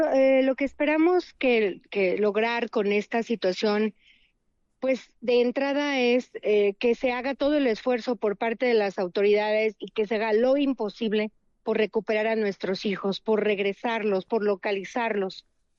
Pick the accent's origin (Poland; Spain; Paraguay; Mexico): Mexico; nos han fallado como mexicanos